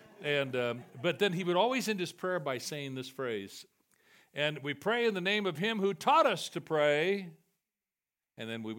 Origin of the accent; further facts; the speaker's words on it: Los Angeles, California, United States; I grew up in Angel's Temple, the headquarters church for Foursquare and in L.A.